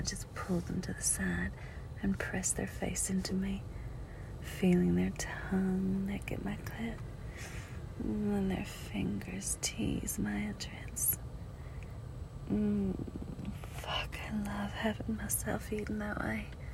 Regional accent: Louisiana, United States; accent: Southern; moved away; This is my natural accent. And most of the time, I hide it. But when I'm very mad or very tired, like I am today, it comes out. Plus, I was talking with some family of mine that lives back in Louisiana

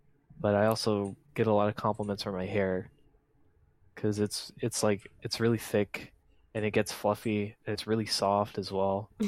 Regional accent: Sarasota, Florida, United States; also born or lived in Duluth, Minnesota; I actually used to live in Minnesota when I was young. I was born in Sarasota, Florida, but my parents found work up in Minnesota. So we lived up there in Duluth for like 7 years

